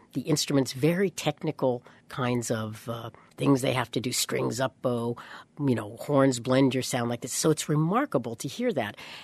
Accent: New York, United States; And I'm a New Yorker.

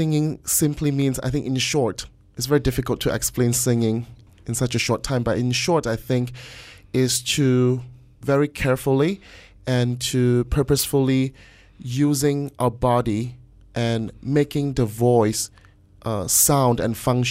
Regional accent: Malaysia; moved away as an adult; also born or lived in United States; Well, I was born and raised in Malaysia.

